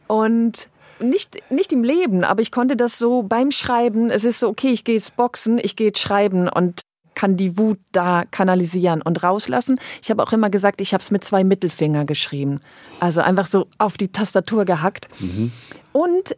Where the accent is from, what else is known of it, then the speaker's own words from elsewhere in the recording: Switzerland; Ich als Schweizerin normalerweise hätte sofort gesagt, Entschuldigung, hier Geld.